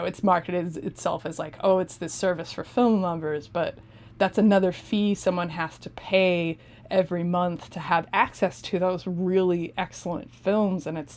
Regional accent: Cedar Rapids, Iowa, United States; I grew up in Cedar Rapids, Iowa, and the theatrical options available to me while I was growing up were bad to non-existent

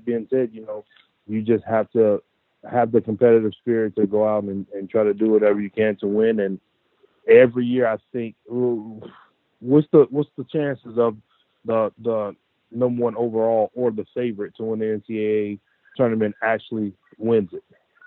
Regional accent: Detroit, Michigan, United States; also born or lived in Louisiana; Well, for me, I was born and raised in Detroit. I have family in Louisiana and in Detroit. My family migrated from Louisiana up to Detroit. So I have family in both, and I actually finished high school in Louisiana.

